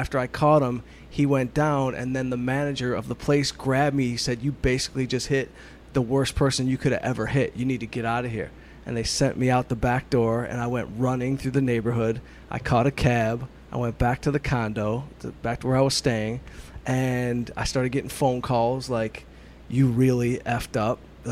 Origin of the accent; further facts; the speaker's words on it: Detroit, Michigan, United States; I'm a dummy from Detroit, so, like, these things have happened.